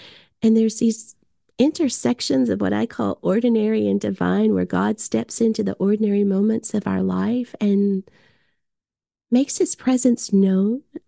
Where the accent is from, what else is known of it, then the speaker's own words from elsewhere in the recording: Nashville, Tennessee, United States; I'm from Nashville and love country music